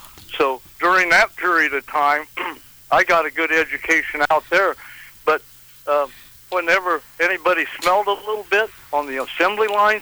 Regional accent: Marion, United States; And when I grew up here in Marion, they would be, the proprietor of the business would let you use the restroom.

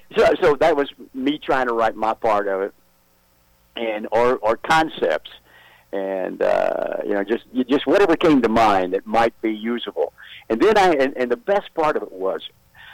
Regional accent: the South, United States; We're from the South

